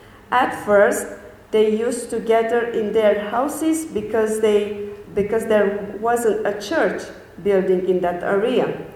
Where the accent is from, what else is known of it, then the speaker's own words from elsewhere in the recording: Romania; I'm from Romania. I was born in a Christian family